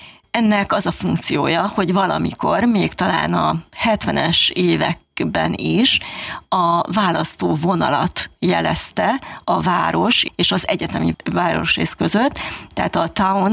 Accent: Hungary; Dán, olasz, spanyol, görög, szlovák, német, lengyel, myanmari, japán, osztrák és jó magam egyetlen magyarként.

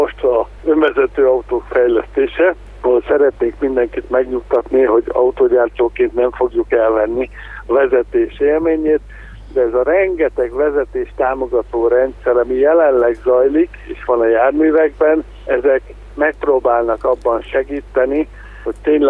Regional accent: Hungary; magyarként a mai napig mit adtunk a világ járműgyártásának

